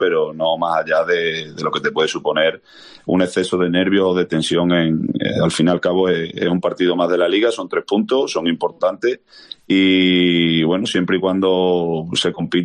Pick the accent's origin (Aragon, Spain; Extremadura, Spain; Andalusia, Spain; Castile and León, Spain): Extremadura, Spain; Almendralejo; yo soy de Almendralejo, he sido aficionado a la Extremadura y bueno, lo sigo siendo, como suelo decir.